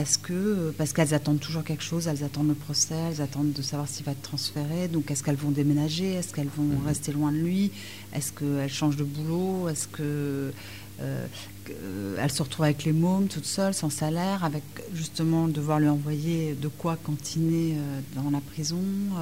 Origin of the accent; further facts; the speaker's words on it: Paris, Île-de-France, France; comme je suis parisienne, Fresnes, c'était plus simple.